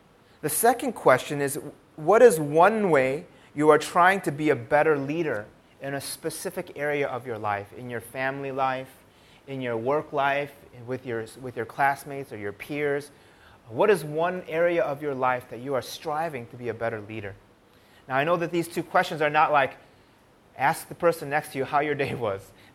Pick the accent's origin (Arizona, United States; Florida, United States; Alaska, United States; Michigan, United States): Michigan, United States; now in Indonesia; We came from the United States, from a state called Michigan